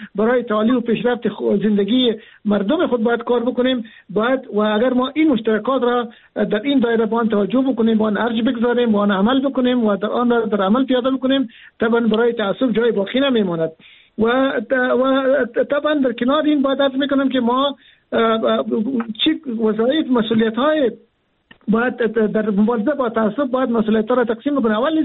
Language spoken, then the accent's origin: Persian; Afghanistan; ما ساکنان سرزمین افغانستان، ما افغان هستیم، ما فرزندان افغانستان هستیم و ما در جغرافیای کشور به نام افغانستان زندگی میکنیم